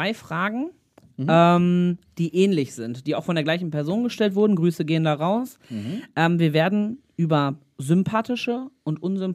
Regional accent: Bielefeld, North Rhine-Westphalia, Germany; als Bielefelder

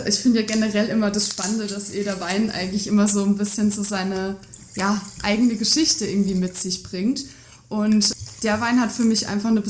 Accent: Baden-Württemberg, Germany; ich bin in der Ortenau groß geworden, da gehört das dann auch irgendwo dazu.

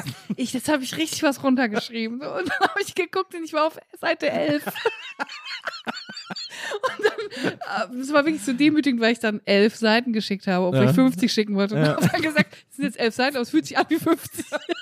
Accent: Siegen, North Rhine-Westphalia, Germany; accent: Siegerländer Platt; Ich komme aus Siegen, ja.

